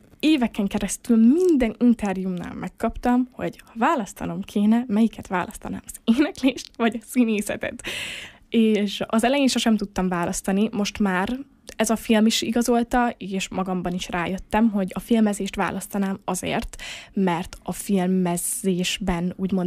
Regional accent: Miskolc, Borsod-Abaúj-Zemplén, Hungary; hogy én miskolci vagyok, fel kéne menni Budapestre egy castingra

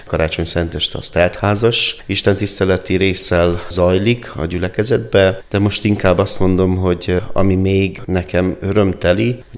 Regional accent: Carei, Satu Mare County, Romania; Nagykárai születésű vagyok, hát ez a határtól körülbelül 17 kilométerre található. Ott születtem egy kisvárosban, Károly grófoknak a kastélye található a város közepén. ebből a városból indultam el.

